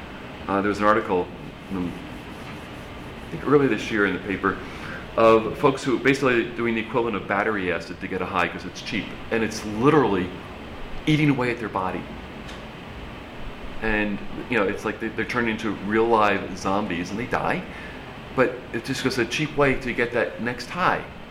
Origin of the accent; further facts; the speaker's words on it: Ireland; I'm Irish, so we have get Irish things